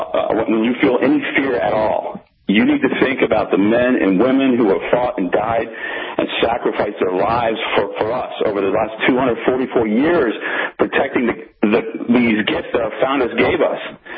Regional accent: Washington, District of Columbia, United States; now in California, United States; I grew up in Washington, D.C. That's where I was born, and I was raised there. I didn't come to California until 1987.

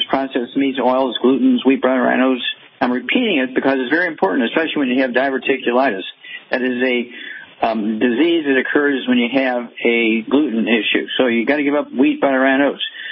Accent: Missouri, United States; Okay, let's start out in Missouri, my home state.

